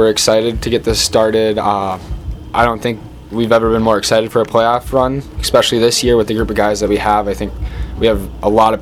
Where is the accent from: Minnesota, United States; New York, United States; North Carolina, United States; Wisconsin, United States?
Minnesota, United States; growing up in Minnesota, you always see it on TV and you want to play in it